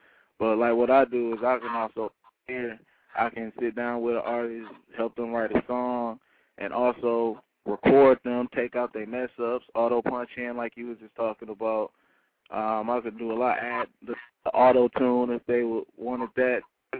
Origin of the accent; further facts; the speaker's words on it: Muskegon, Michigan, United States; I'm from Muskegon, Michigan, which is a small city in Michigan, and it's like there's no outlets here where I'm at, there's no studios here